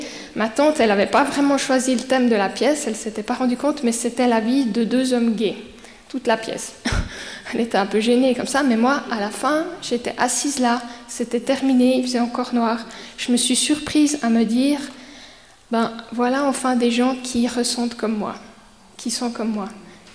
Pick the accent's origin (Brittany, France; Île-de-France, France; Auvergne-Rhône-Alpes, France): Auvergne-Rhône-Alpes, France; Le Puy-en-Velay; Donc, je viens d'ici, j'ai grandi à Puy. J'ai un petit frère, une grande sœur. Mes parents sont chrétiens et viennent du milieu réformé.